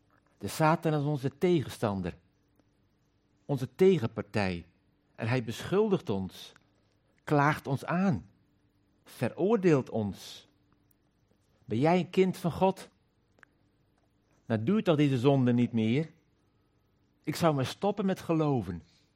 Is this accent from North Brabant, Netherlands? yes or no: no; Koudum, Friesland, Netherlands; In een klein dorpje, Koudum, in de zuidwesthoek van Friesland, te midden van boerderijen en weilanden. We waren een groot gezin. Ik was de jongste van 10 kinderen.